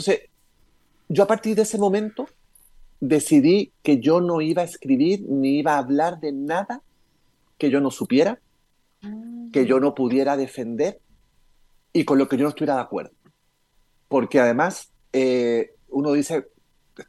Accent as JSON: {"language": "Spanish", "country": "Chile", "said": "Yo lo pensé desde el punto de vista como chileno"}